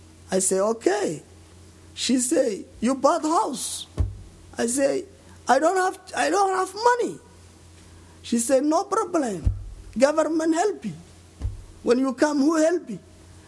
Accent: Somalia; English is a second language; moved away; also born or lived in Ethiopia / Kenya; I'm from Somalia. And 1999 is my country is fighting. Yeah, I ran Ethiopia. Ethiopia, I'm refugee almost 3 years something. After that, I came Kenya. I live Kenya

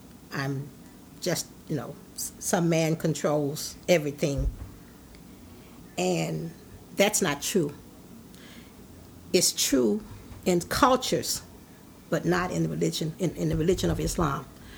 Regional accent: Minneapolis, Minnesota, United States; also born or lived in Memphis, Tennessee; I was born in Memphis, Tennessee. My mom moved here when I was age of 14. So I pretty much grew up in North Minneapolis.

